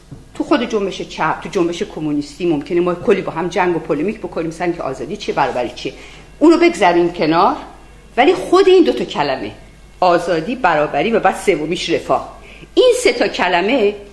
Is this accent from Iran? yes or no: yes; Iran; moved away; برای ما که از ایران اومدیم بالاخره یه جوری به ایران مربوط میشیم، یا تازه اومدیم یا خیلی وقت پیش اومدیم، یا نسل دو نسل بعد از انقلابیم، یا وقتی انقلاب شد ما زنده بودیم